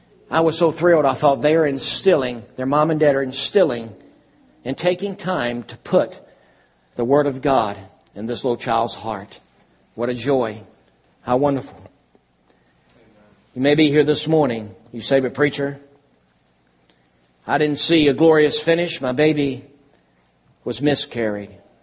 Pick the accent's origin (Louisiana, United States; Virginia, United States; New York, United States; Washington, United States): Virginia, United States; Lynchburg; I grew up in Lynchburg, Virginia, the youngest of 8 children.